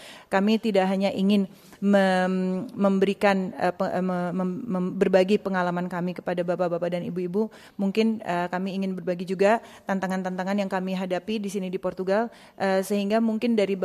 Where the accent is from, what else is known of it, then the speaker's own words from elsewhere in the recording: West Sumatra, Indonesia; Portuguese is a second language; eu venho de Sumatra, da parte ocidental da ilha de Sumatra.